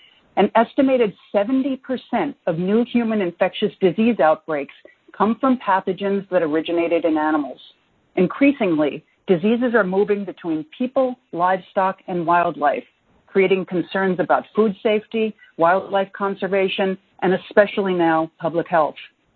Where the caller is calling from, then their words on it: New York, United States; I'm calling in from the New York metropolitan area, which is the nation's COVID-19 epicenter.